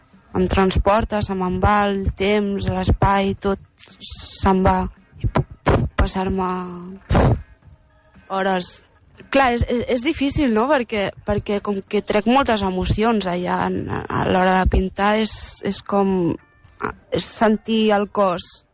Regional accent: Sant Esteve, Catalonia, Spain; also born or lived in Barcelona; vaig néixer a Barcelona, vaig venir amb 10 anys a Sant Esteve, i que és allà on vaig conèixer a l'Eloi, també, i tinc 29 anys.

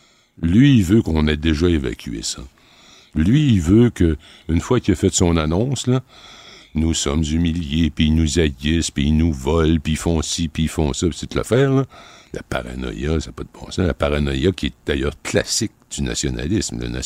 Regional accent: Rimouski, Quebec, Canada; Quand j'ai grandi à Rimouski, pour des raisons géographiques essentiellement, on n'avait aucune radio anglophone. On avait beau tourner, là, il n'y en avait pas. Puis il n'y avait pas de télé anglophone non plus, parce qu'il y avait juste un poste, c'était le poste de la région.

